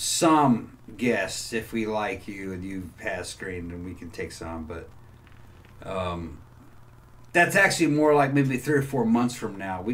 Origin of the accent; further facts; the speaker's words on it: Mississippi, United States; I'm a man, but I'm not from Florida. I live in Florida. I'm a Mississippi man.